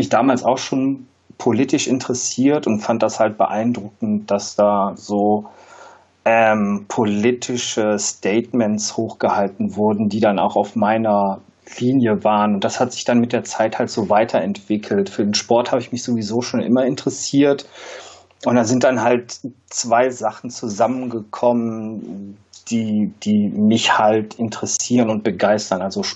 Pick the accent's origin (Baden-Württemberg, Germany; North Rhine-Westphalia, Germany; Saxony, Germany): North Rhine-Westphalia, Germany; Mönchengladbach; Ich komme ursprünglich aus Mönchengladbach